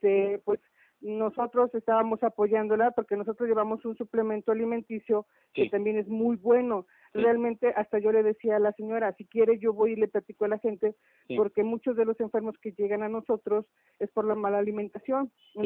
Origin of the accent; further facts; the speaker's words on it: Tlaxcala, Mexico; nosotros somos de Tlaxcala, nosotros lo que queremos hacer es ayudar a la gente